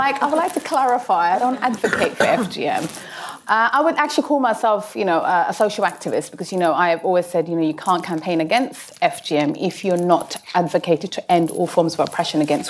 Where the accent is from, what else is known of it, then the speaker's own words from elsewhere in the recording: Saudi Arabia; also born or lived in Italy; I grew up between Saudi Arabia and Italy, funnily enough, but that's another story, another day. So I grew up in two countries which were quite, looking back, were very patriarchal and very religious, very conservative, and then I end up in the UK.